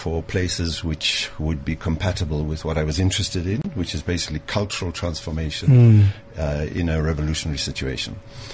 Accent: Durban, KwaZulu-Natal, South Africa; born there; moved away as an adult; also born or lived in Oxford / Leeds; Well, I'm South African to start off with.

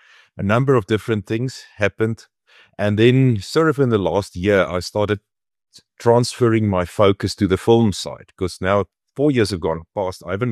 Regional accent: Free State, South Africa; moved away as an adult; also born or lived in England / East London; now in Senegal; So I grew up in the Free State and then in 91 left the Free State, first to play professional cricket.

